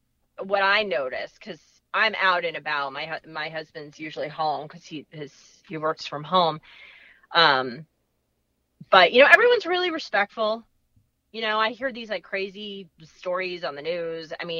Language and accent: English; Florida, United States; I'm like, oh, yeah, I'm from South Florida.